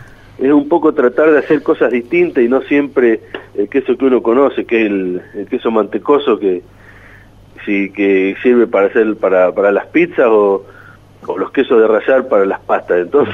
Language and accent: Spanish; Lincoln, Buenos Aires Province, Argentina; Nosotros allá en Lincoln, en mi pueblo, en la provincia de Buenos Aires, teníamos campo, o sea, mi padre era nacido en el campo